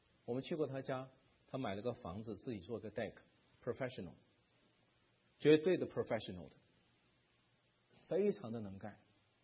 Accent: China; 因为我是中国人，我非常的羡慕以色列人

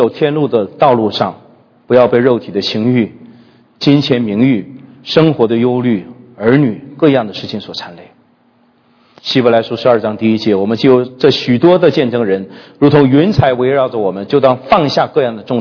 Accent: China; 回应恩典对于我们中国人来说好像不难啊。我们中国人常常有一句话叫做滴水之恩当涌泉相报

